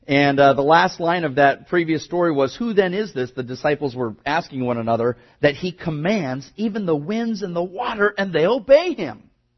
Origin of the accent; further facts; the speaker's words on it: Hayward, California, United States; I don't often tell people that I grew up in Hayward, California, but usually I will say something like the Bay Area or the East Bay